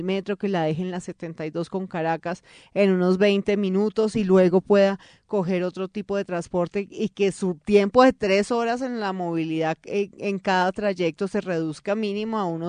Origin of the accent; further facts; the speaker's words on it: Bogotá, Colombia; yo soy de Bogotá, pero mis padres son de Valle del Cauca.